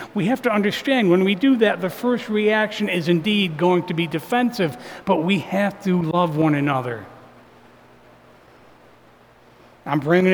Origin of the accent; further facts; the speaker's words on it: Morrisville, New York, United States; like from where I live, I grew up in Morrisville, New York, some things happen to me.